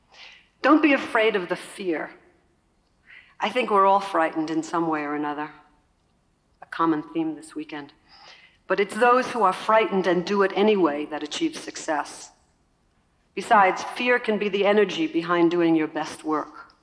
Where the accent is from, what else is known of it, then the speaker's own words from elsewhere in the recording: Brooklyn, New York, United States; When I was very young, growing up in Brooklyn, I remember setting goals for myself and visualizing my future.